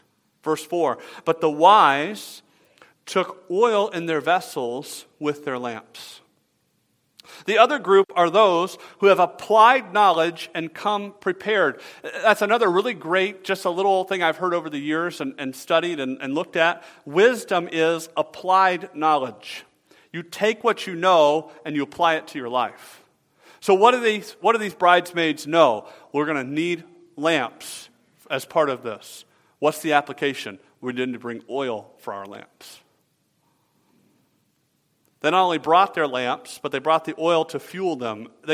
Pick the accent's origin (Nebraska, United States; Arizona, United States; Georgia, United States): Georgia, United States; Atlanta; I grew up in Atlanta, Georgia. I am a huge Atlanta Braves baseball fan.